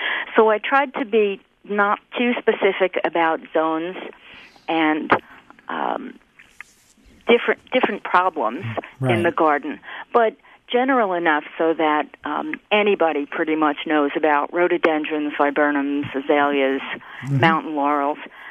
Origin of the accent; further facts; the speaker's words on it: Brooklyn, New York, United States; I grew up in Brooklyn, New York, not famous for its gardens, although we do have a wonderful botanic garden.